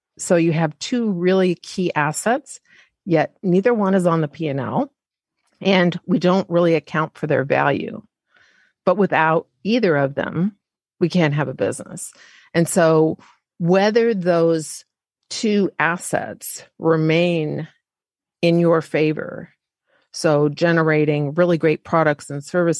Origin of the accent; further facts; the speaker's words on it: Louisville, Kentucky, United States; also born or lived in Montana; And that's partially from being from the South, I think, or part of, I was born in Montana, but I spend a lot of time in Kentucky. In Louisville.